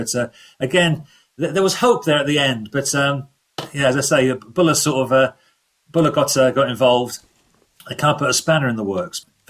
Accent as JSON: {"language": "English", "region": "England", "country": "United Kingdom", "tie": "born or raised there", "said": "growing up in England here"}